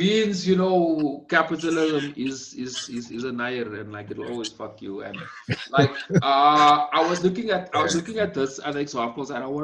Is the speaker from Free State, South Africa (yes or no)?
no; Kimberley, Northern Cape, South Africa; I know in my hometown, drive-ins was a big part of Kimberley nostalgia from the 90s. I know I certainly grew up with it.